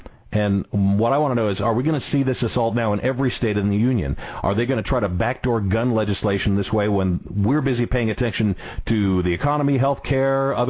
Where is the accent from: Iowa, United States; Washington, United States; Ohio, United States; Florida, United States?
Washington, United States; Okay, and this brings me to my home state, which is Washington State.